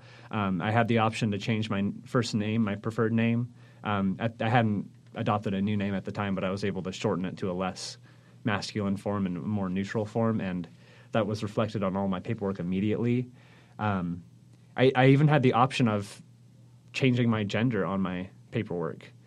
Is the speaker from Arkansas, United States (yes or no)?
no; Washington, United States; I grew up in Washington State in a semi-conservative area, and I remember when someone would come out, it was a big deal.